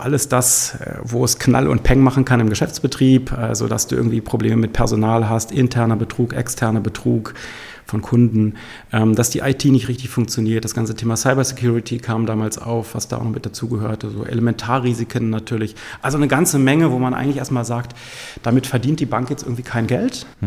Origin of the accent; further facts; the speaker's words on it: Eschershausen, Lower Saxony, Germany; Ursprünglich bin ich im Landkreis Holzminden groß geworden. Ich komme aus Eschershausen, bin also auch ein Kind der Region.